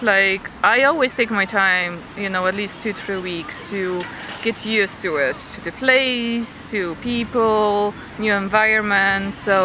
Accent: Poland; I'm from Poland, but I came to Budapest more or less a week ago

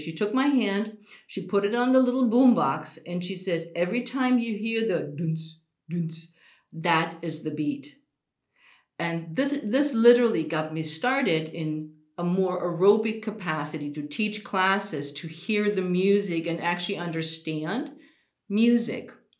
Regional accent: Germany; now in United States; I grew up in Germany, where it's like meat and potato and lots of gravy, and you finish your plate.

